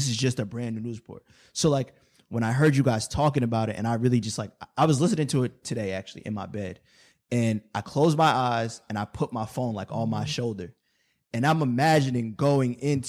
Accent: Brooklyn, New York, United States; like if you're from New York and I'm from Brooklyn, we all know those people that never left Brooklyn.

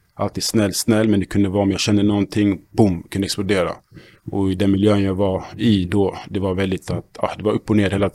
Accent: Halmstad, Halland County, Sweden; Jag var från Halmstad. Eller bodde i Halmstad då.

